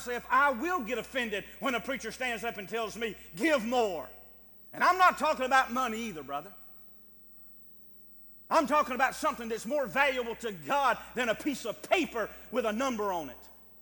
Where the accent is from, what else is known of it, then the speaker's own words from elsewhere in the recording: United States; And I'm an American. I mean, I am a true American.